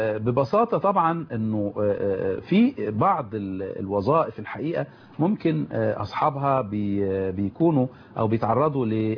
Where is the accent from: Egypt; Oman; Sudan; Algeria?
Egypt; إحنا كأطباء مصريين وعرب ومسلمين،